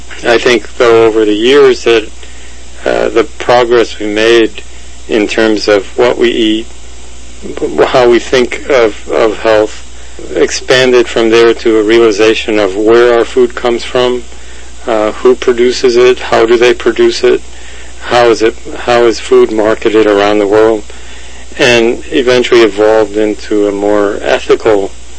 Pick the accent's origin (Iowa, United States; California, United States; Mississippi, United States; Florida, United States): Florida, United States; born there; I was born in Florida, in fact.